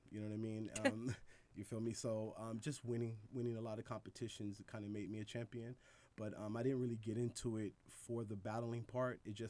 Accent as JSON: {"language": "English", "town": "Los Angeles", "region": "California", "country": "United States", "tie": "born or raised there", "said": "My mother's from Philadelphia, so I was obviously born and raised in Los Angeles."}